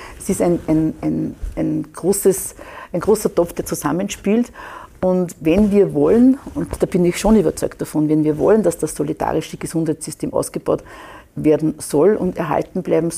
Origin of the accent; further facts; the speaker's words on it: Lower Austria, Austria; Ich bin aus Niederösterreich, Grenzgebiet Oberösterreich